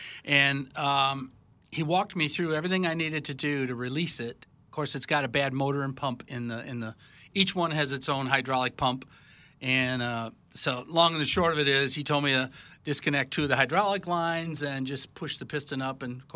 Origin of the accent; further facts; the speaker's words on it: Reed City, Michigan, United States; I was in my hometown. Oh, okay. And of Reed City